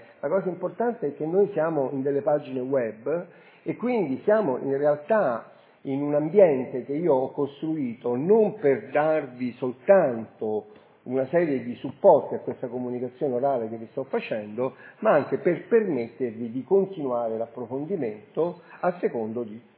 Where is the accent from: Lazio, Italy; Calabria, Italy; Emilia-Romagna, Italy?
Lazio, Italy; Rome; Allora, io vengo da Roma, anche se mia madre è veneziana e mio nonno è vicentino